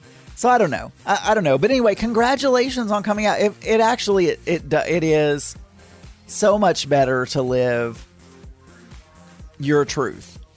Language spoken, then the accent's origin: English; Arkansas, United States; also born or lived in Dallas; Basically, I used to live in Dallas away from all my old friends and family that I grew up with in Arkansas.